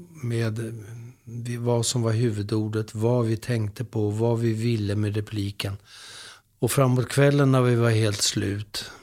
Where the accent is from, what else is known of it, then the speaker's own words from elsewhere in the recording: Södertälje, Stockholm County, Sweden; när jag var ung grabb i Södertälje där jag växte upp